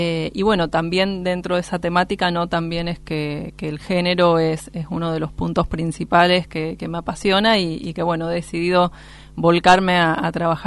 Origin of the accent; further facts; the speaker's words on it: Mendoza, Argentina; soy mendocina.